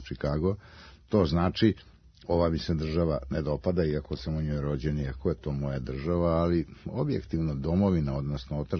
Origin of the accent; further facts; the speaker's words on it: Serbia; mi smo iz Srbije